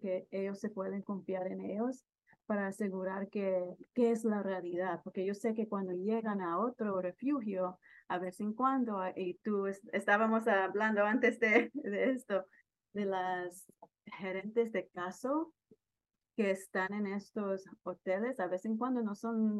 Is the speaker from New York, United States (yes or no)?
yes; New York City, New York, United States; Yo siempre digo que soy neoyorquina primera, pero mis padres son de Honduras, pues mi corazón es hondureña.